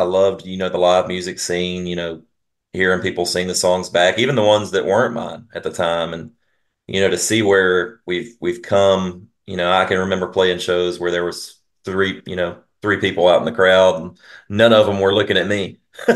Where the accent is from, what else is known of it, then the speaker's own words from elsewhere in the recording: Luverne, Alabama, United States; Well, I grew up in a small town in rural Alabama called Luverne, town of, maybe 2,000 folks, not many people there in the town.